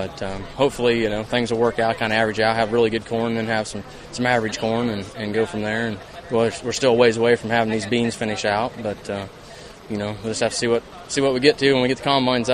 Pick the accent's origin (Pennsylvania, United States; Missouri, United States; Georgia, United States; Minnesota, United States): Missouri, United States; Denver; I'm from Denver, Missouri.